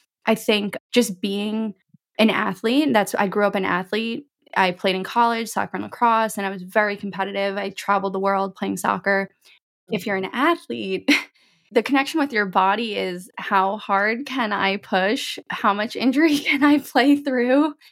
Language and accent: English; Long Beach, New York, United States; I am born and raised in New York. So right now I live in Long Beach. It's on the South Shore of Long Island in New York. This is where I'm originally from.